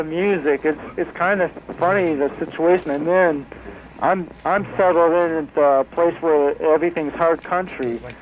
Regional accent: Ohio, United States; I'm from this place, buddy. I'm from Ohio.

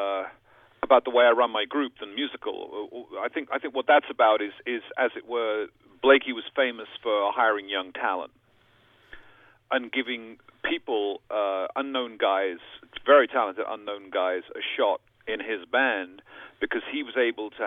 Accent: United Kingdom; I like to play my home country much more than … ever did.

